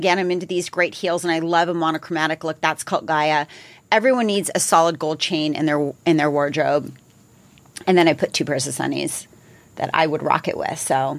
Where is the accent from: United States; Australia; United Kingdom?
United States; California; And I always throw in sunnies because I'm from Southern California.